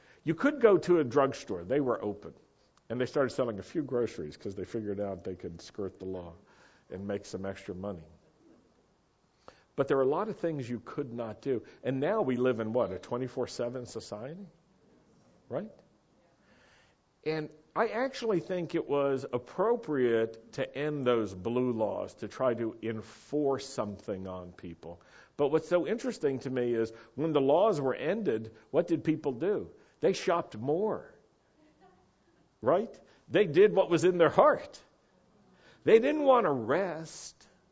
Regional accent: Roanoke, Virginia, United States; I grew up in Roanoke, Virginia, and we were a blue law state.

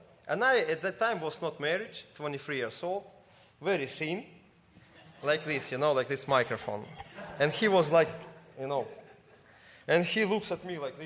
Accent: Mykolaiv, Mykolaiv Oblast, Ukraine; English is a second language; also born or lived in Odesa; And I come in from Odessa to Nikolaev, to my hometown, to lead a congregation.

